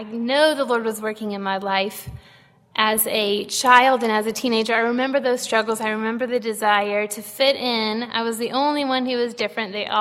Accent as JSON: {"language": "English", "town": "Chattanooga", "region": "Tennessee", "country": "United States", "tie": "born there", "said": "I was born here in Chattanooga, to a family that many of you know well."}